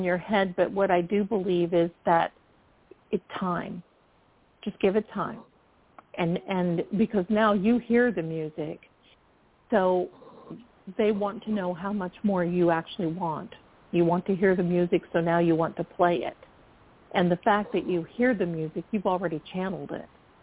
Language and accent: English; Ashland, Ohio, United States; Yeah, that's my hometown. That's